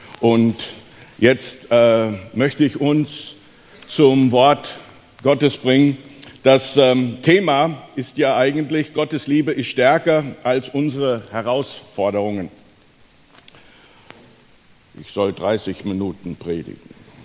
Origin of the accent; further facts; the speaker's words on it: Seeheim-Jugenheim, Hesse, Germany; also born or lived in United States; Ich bin ursprünglich Amerikaner, bin aber in Jugendheim Seeheim Alsbach aufgewachsen und fühle mich eigentlich als Darmstädter, bin auch Fan von Darmstadt